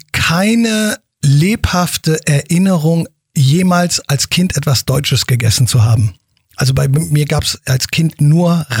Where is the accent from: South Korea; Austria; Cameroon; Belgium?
South Korea; Ja, man darf als Koreaner nachts keinen Ventilator laufen lassen, weil man dann irgendwie das Gefühl hat, man stirbt.